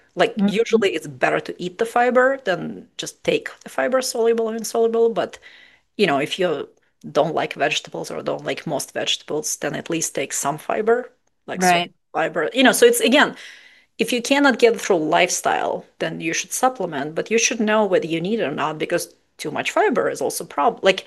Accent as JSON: {"language": "English", "country": "Russia", "tie": "born or raised there", "said": "I grew up in Russia, so, and I'm very white"}